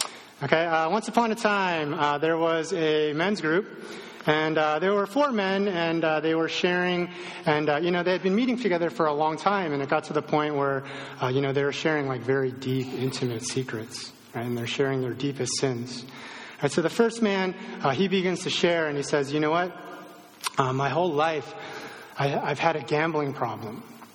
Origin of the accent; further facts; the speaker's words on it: Chicago, Illinois, United States; moved away as an adult; I'm not from the Bay Area. I grew up around Chicagoland. I moved out here about 10 years ago, and this place is still strange.